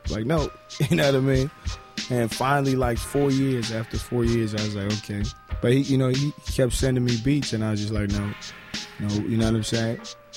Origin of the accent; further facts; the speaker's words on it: South Africa; I come from South Africa.